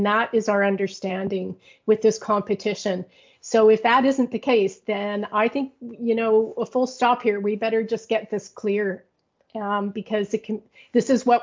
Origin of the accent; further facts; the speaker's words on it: Edmonton, Alberta, Canada; I mean, I'm from Edmonton. I spent many years in the mountains.